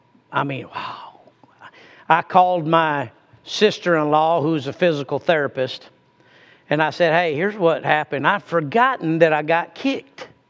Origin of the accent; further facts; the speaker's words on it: Arizona, United States; also born or lived in New Mexico; I'm in the circuit of Arizona and New Mexico because I was raised and born in Arizona and then raised a lot in New Mexico.